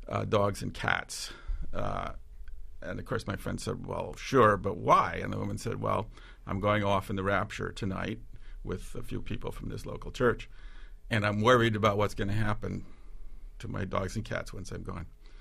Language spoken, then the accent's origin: English; Dubuque, Iowa, United States; But I grew up in the Midwest in Dubuque, Iowa